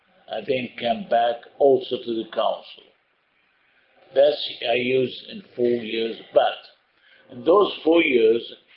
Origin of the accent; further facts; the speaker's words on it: Baghdad, Baghdad Governorate, Iraq; English is a second language; now in Israel; I came from Baghdad as refuge. As rescued and came back to Israel, I started to study the university.